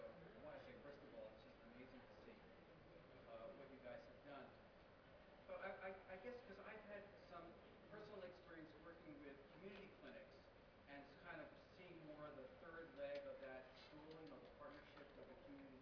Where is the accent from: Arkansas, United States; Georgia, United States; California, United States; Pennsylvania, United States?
California, United States; I'm from California, you know, we have many, many of the same kind of working populations that we have here.